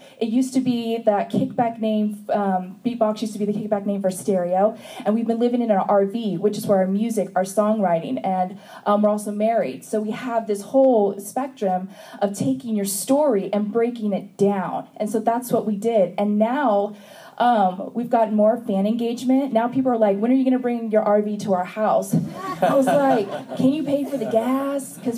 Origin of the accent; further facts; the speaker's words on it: Portland, Oregon, United States; we're from Portland, Oregon